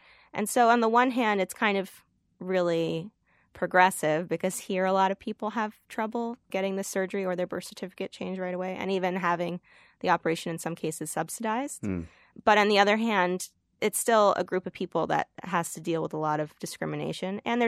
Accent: Massachusetts, United States; I grew up in Massachusetts to two very loving parents who happened to be from Iran, who taught me to be very proud of my heritage and not shy away from it.

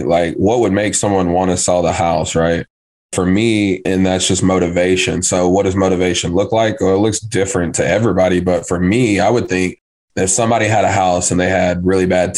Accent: Tennessee, United States; He was from Tennessee. I'm from Tennessee. So we built great rapport.

